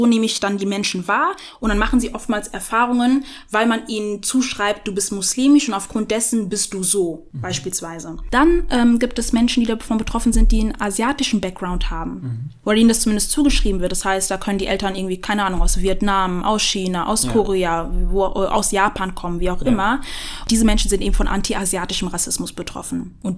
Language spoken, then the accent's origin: German; Germany; dass ich im Grunde genommen gebürtige Deutsche bin. Ja, so, ich bin hier in dem Land aufgewachsen, geboren, wie auch immer.